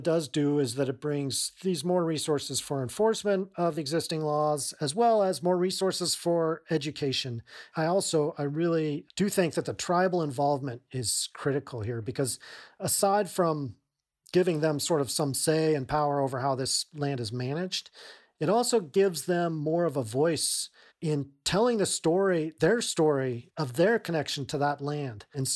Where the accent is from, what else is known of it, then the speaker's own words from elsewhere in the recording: Durango, Colorado, United States; I grew up in Durango, Colorado, which is not far, a couple hours drive from the Bears Ears.